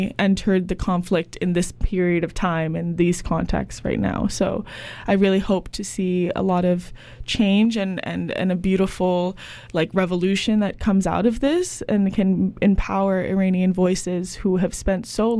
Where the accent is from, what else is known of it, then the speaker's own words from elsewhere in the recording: Bali, Indonesia; As somebody who grew up in Indonesia, like, I grew up in Bali